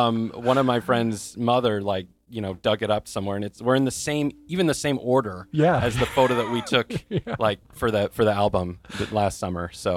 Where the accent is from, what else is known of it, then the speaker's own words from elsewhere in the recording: Bainbridge Island, Washington, United States; Yeah. My hometown is Bainbridge Island.